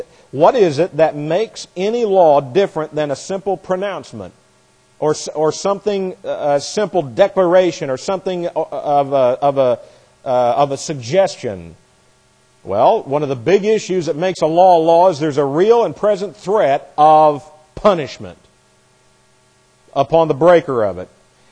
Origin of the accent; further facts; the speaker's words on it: Frankfort, Indiana, United States; where I grew up in Indiana, I grew up in such a little tiny town that we didn't even have street signs.